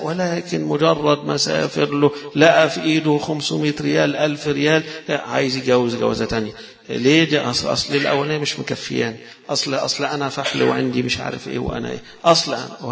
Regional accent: Egypt; احنا كمصريين مش متعودين على هذا الشيء

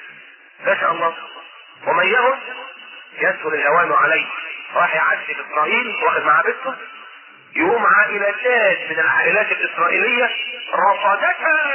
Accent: Egypt; ومن قبله سليمان خاطر ومن قبله ايضا كان عندنا في مصر

